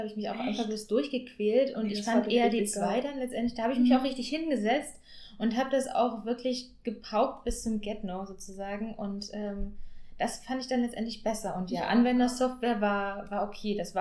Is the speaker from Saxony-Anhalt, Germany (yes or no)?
yes; Magdeburg, Saxony-Anhalt, Germany; Ich komme schon aus Magdeburg, ja, beziehungsweise Region drumherum.